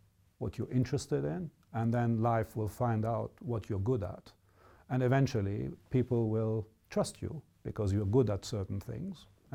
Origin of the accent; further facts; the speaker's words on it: Cairo, Cairo Governorate, Egypt; growing up in Egypt, which is both a beautiful place. Cairo is a massive city. It's a very difficult place.